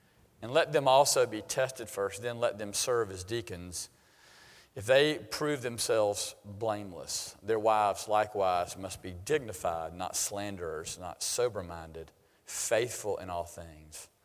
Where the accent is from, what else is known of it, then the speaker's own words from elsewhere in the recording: Lugoff, South Carolina, United States; I grew up in South Carolina. I attended Lugoff Elgin High School.